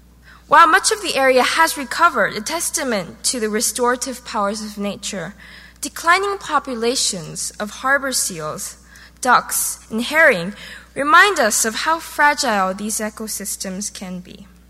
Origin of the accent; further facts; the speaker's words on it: Seoul, South Korea; and I'm from Seoul, South Korea. It took 14 hours to get here.